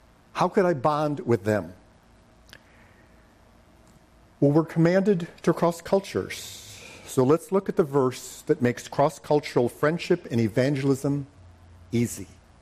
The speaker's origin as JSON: {"language": "English", "country": "United States", "said": "I'm an American."}